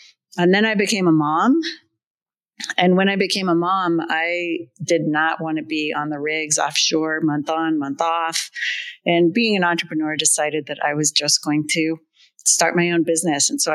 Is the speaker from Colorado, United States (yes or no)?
yes; Colorado, United States; I grew up in Colorado